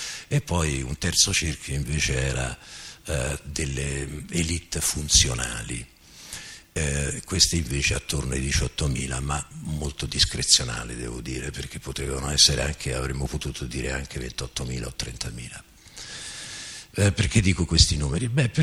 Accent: Ancona, Marche, Italy; io vengo da Ancona, quindi da una scuola accademica molto artigianale, meticolosa ma molto artigianale

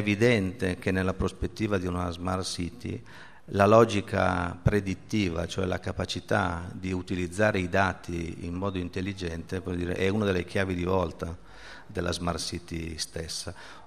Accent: Cremona, Lombardy, Italy; io penso per esempio a Cremona, vengo da Cremona

